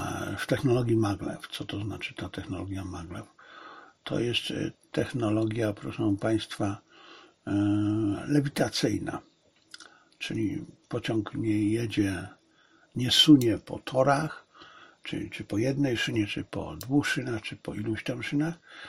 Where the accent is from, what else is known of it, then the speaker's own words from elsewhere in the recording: China; Polish is a second language; Dla mnie, bo jestem Chińczykiem, ponieważ jestem Chińczykiem.